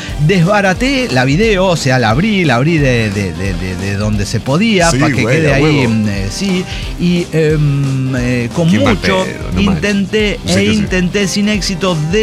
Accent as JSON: {"language": "Spanish", "region": "Sonora", "country": "Mexico", "said": "mi familia no puede pagar esto, somos gente pobre de Sonora"}